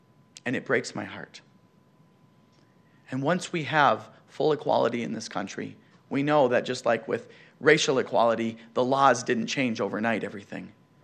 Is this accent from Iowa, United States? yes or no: no; Minnesota, United States; I know here in Maine, just like in my home state of Minnesota, you're going to be voting.